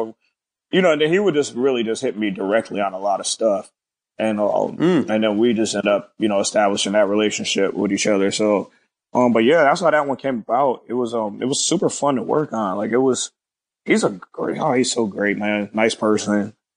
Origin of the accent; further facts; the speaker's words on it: Syracuse, New York, United States; I'm from Syracuse, New York, and I was back home visiting